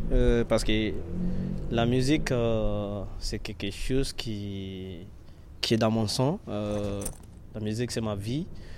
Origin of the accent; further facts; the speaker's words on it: Nigeria; first language Yoruba; French is a second language; j'ai fait mon freestyle dans ma langue maternelle, qui est Yoruba, parce que je suis du Nigeria, de l'Ouest.